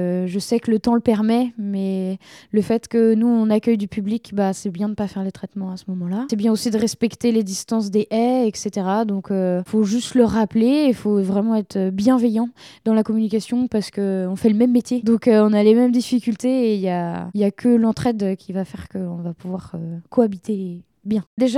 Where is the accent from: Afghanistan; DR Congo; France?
France; Ahuillé, Pays de la Loire; now in Saint-Berthevin, France; Donc nous, on est issus d'Ahuillé. Et là, on est à Saint-Berthevin.